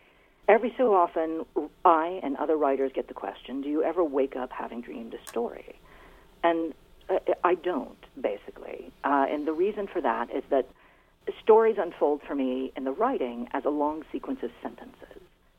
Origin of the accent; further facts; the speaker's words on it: Little Rock, Arkansas, United States; I'll be giving a reading in Little Rock, my hometown, sometime soon.